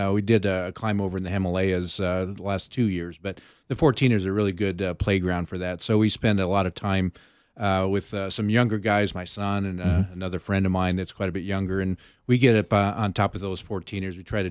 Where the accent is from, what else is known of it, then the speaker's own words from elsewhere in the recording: Colorado, United States; Well, I was kind of born and raised in the Colorado Rockies, and so I love being on top of anything that's really tall.